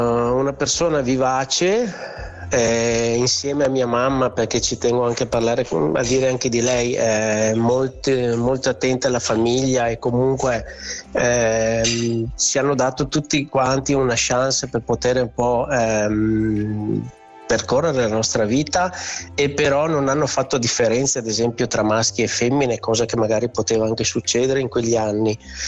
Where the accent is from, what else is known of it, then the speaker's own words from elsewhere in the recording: Salcedo, Veneto, Italy; now in Lugo di Vicenza, Italy; viviamo nel Vicentino, diciamo alla base della pedemontana veneta. Il mio paese di origine è Salcedo, mentre vivo da tanti anni a Lugo di Vicenza, a 2-3 chilometri dal paese dove sono nato.